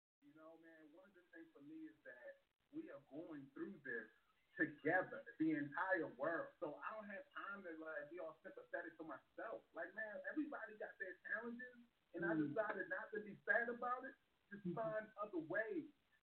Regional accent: Baltimore, Maryland, United States; now in West Coast, United States; Yeah, yeah. I'm from Baltimore, Maryland. Maryland. Where we say, you know, and man, yeah, that's the hometown, man. I'm in, I'm West Coasting it now.

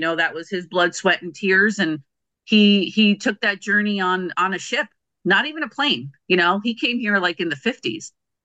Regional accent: Newark, New Jersey, United States; born there; They were doing that back when they were in Newark, so they settled in Newark. I was born in Newark.

